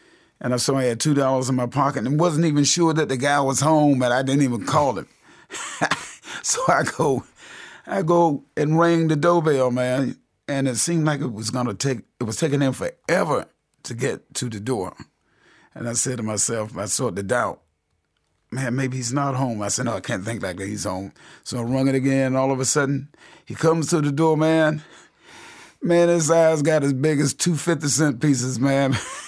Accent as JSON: {"language": "English", "region": "North Carolina", "country": "United States", "moved": "as an adult", "lives_now": "New York, United States", "said": "You know, I'm from North Carolina, so I don't mind working."}